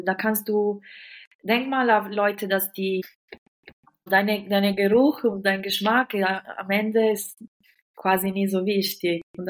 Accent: Italy; German is a second language; ich bin Italienerin.

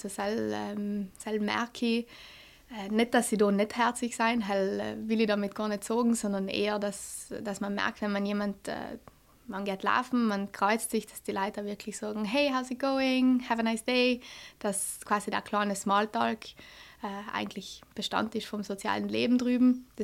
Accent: Bolzano, Trentino-Alto Adige, Italy; meine Mami kommt aus Bozen und mein Papi kommt aus Sarntal und sie haben viele Jahre in Bozen gewohnt, deshalb sind wir Kinder eigentlich in Bozen aufgewachsen und vor ungefähr 10 Jahren sind wir ins Sarntal eingezogen.

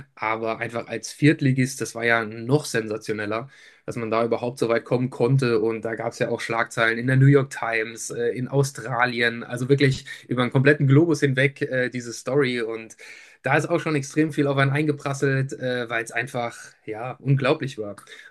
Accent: Saarland, Germany; Man verfolgt das natürlich als Saarländer grundsätzlich auch.

